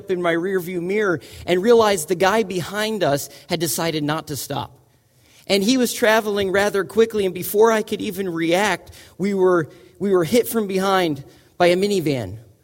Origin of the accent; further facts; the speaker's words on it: Connecticut, United States; And I grew up in Fairfield County. I know how to drive.